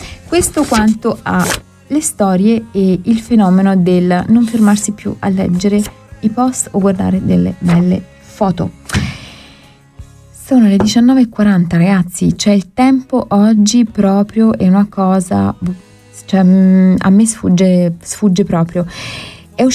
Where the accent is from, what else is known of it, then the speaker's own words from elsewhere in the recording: Apulia, Italy; accent: Salentino; all'inizio inizi proprio con il nostro dialetto salentino, inconfondibile.